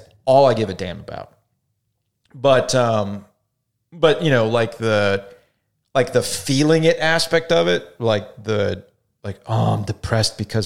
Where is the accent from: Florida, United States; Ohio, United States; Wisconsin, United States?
Florida, United States; growing up in South Florida, you have no familiarity with hockey.